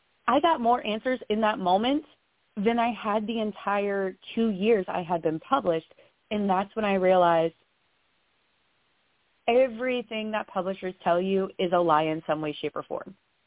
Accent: the South, United States; I grew up in the South, so they call it a come to Jesus moment

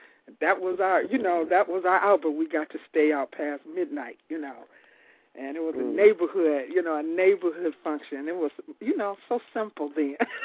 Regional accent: Chicago, Illinois, United States; a tradition in my neighborhood when I grew up in Chicago also, and the neighborhood, we did everything as a neighborhood.

